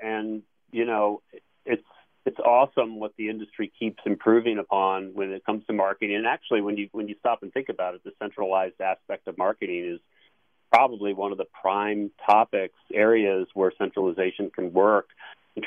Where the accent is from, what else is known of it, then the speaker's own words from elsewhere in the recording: California, United States; Well, it's funny you should ask. I grew up in Orange County.